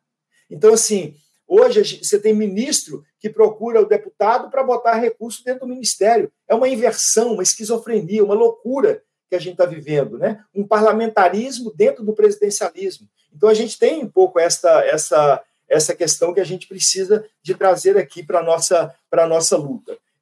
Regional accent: Minas Gerais, Brazil; eu sou deputado pelo Estado do Rio, mas eu sou mineiro.

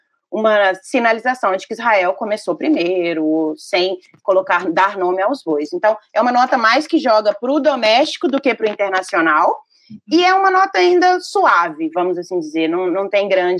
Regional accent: Brazil; porque somos brasileiros e temos que acompanhar e entender essa política

